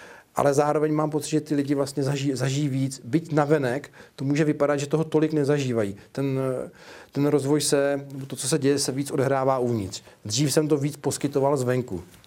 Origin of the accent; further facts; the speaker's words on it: Prague, Czechia; moved away as an adult; Úplně, já jsem původně Pražák. Jsem odešel z Prahy a odešel jsem žít na Hrad Točník.